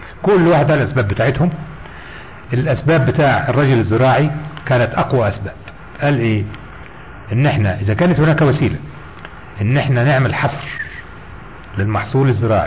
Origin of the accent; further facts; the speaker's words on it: Egypt; مش عندنا في مصر